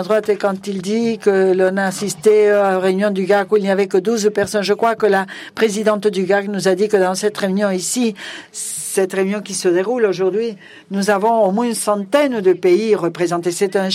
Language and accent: French; Beirut, Beirut Governorate, Lebanon; j'ai grandi à Beyrouth, où il y avait 18 religions différentes qui ont divisé le pays.